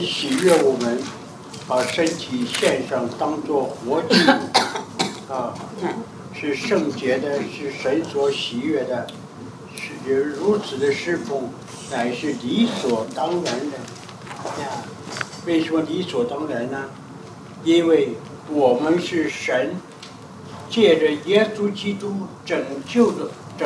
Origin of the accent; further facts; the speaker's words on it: China; 我们中国人有长工，有丫鬟，这个都是卖身的